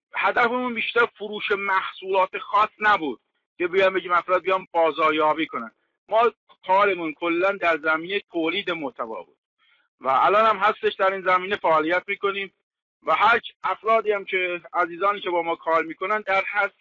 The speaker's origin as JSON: {"language": "Persian", "town": "Tabriz", "region": "East Azerbaijan", "country": "Iran", "said": "چون من تبریزی هستم،"}